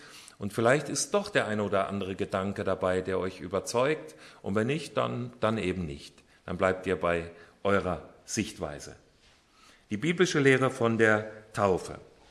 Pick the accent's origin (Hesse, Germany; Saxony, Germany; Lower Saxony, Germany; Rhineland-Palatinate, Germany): Hesse, Germany; Ich komme aus Hessen, aus der Nähe von Kassel. Da bin ich geboren und aufgewachsen.